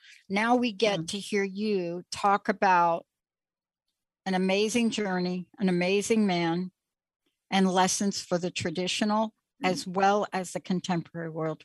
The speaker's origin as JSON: {"language": "English", "town": "The Bronx", "region": "New York", "country": "United States", "said": "I'm from the Bronx."}